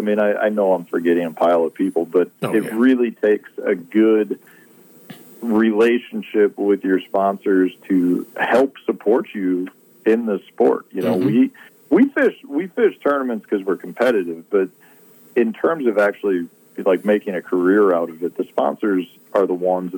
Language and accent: English; Chicago, Illinois, United States; I've been a big fan of yours since, growing up in Chicago.